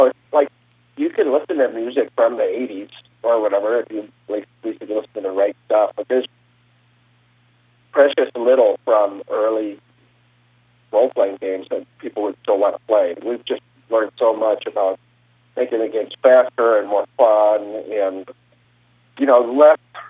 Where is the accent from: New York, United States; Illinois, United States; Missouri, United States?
Illinois, United States; He was a professor at a little college in Illinois, and my hometown was actually sort of an early hotbed of gaming.